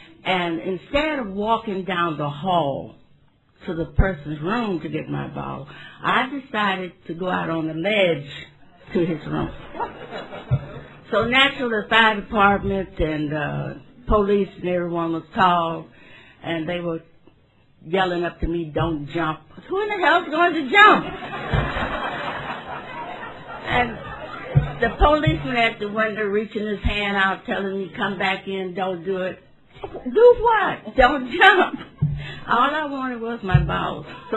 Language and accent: English; St. Louis, Missouri, United States; I'm an alcoholic. And I'm from St. Louis, Missouri.